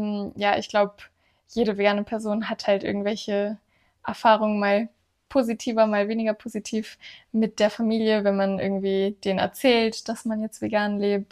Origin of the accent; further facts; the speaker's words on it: Hamburg, Germany; Und dann kam ich halt zurück nach Hamburg, wo ich aufgewachsen bin, zu meinen Eltern